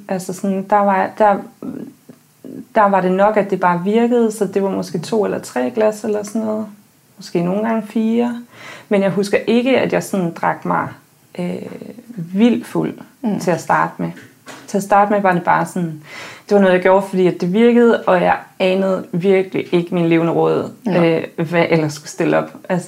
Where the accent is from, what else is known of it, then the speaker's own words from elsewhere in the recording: Central Denmark Region, Denmark; Jeg er født og opvokset på landet uden for Aarhus